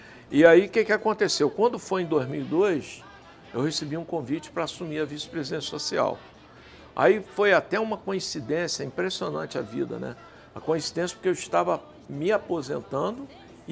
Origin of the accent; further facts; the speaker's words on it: Itaocara, Rio de Janeiro, Brazil; Eu era jovem, vim do interior do estado do Rio, sou de Itaucara.